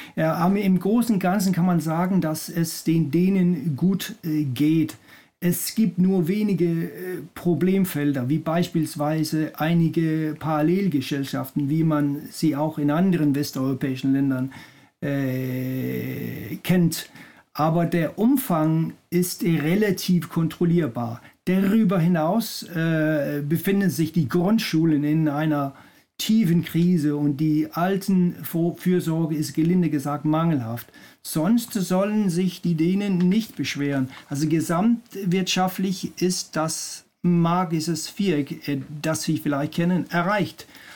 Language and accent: German; Denmark; als Däne ist es schwierig, den Pessimismus zu bewahren.